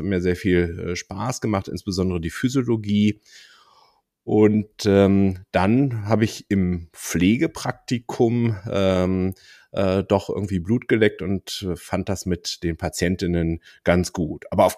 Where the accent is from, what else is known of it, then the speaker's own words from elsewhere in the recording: Magdeburg, Saxony-Anhalt, Germany; Architektur hätte mich sehr interessiert, aber ich bin in Magdeburg aufgewachsen